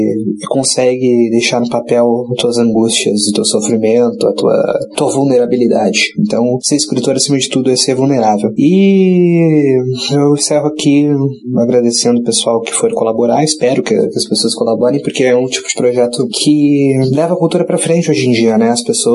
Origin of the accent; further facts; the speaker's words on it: Rio Grande do Sul, Brazil; now in Florianópolis, Brazil; sou gaúcho, mas moro em Florianópolis há um tempo, tenho 26 anos.